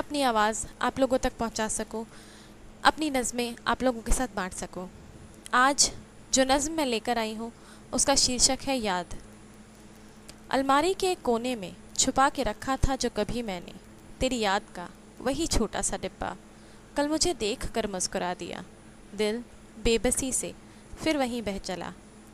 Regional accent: Delhi, India; मैं दिल्ली की रहने वाली हूँ। फैशन डिज़ाइनिंग करने के उपरांत दिल्ली में ही एक फैशन स्टोर संभालती हूँ।

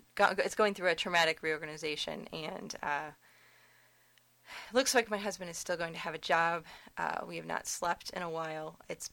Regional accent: Detroit, Michigan, United States; I was born in Detroit, grew up in the suburban area

